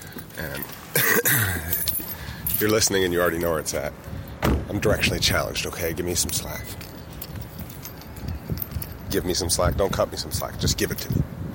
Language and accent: English; Jacksonville, Florida, United States; I'm driving to go see my best friend from my hometown in Jacksonville, Florida.